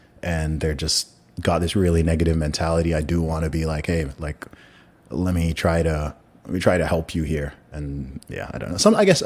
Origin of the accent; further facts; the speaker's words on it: Saudi Arabia; Like to this day, there's people who think I fake my accent. And I, like, you know, you tell the story a million times. I grew up in Saudi Arabia. I went to an American school. Like this is just how I talk.